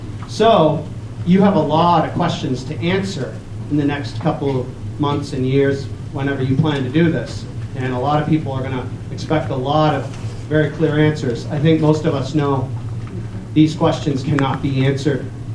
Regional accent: Rockport, Maine, United States; I'm from Rockport Harbor.

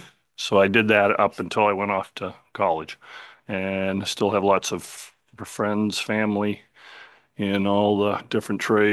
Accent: South Bristol, Maine, United States; And I grew up in South Bristol, fishing, lobster and family. Hauled traps by hand right up through high school.

